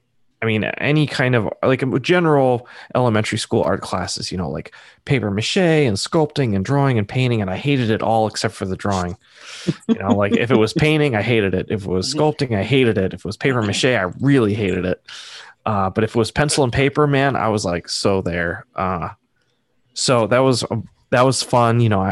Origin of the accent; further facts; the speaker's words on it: Massachusetts, United States; So I grew up in Massachusetts, and my parents pulled me out because I was not doing well in school in second grade.